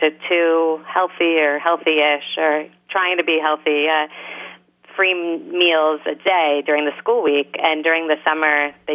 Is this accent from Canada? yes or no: no; Los Angeles, California, United States; you know, I feel like I'm from Los Angeles, and I have kind of negative associations with year-round schooling